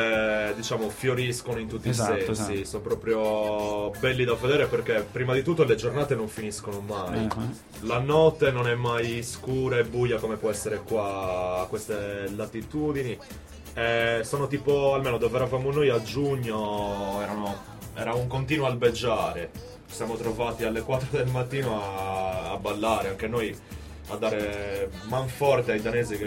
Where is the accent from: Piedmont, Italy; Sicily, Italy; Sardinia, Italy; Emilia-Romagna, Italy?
Sardinia, Italy; now in Denmark; poi noi veniamo dalla Sardegna, non è proprio il posto più freddo del mondo